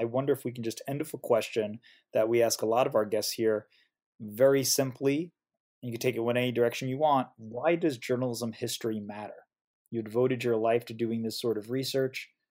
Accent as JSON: {"language": "English", "region": "New York", "country": "United States", "tie": "born or raised there", "said": "It was about the hockey team that I grew up rooting for on Long Island."}